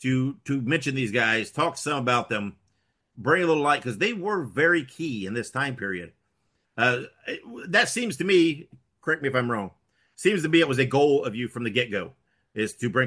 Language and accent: English; Indiana, United States; I was born and raised in Indiana. I felt like this was Midwest.